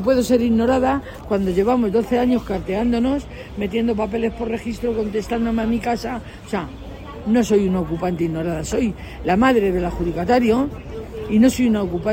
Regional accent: Extremadura, Spain; moved away as an adult; now in Madrid, Spain; vengo de Extremadura. Uh-huh. Y me tengo que ir de Extremadura

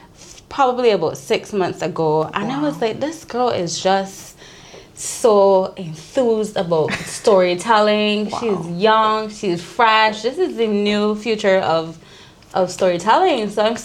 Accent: England, United Kingdom; So I'm an English girl.

